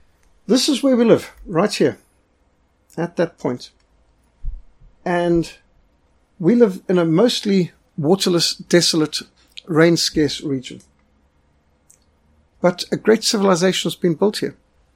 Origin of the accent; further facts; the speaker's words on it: Zimbabwe; because they're the people I grew up amongst in Rhodesia.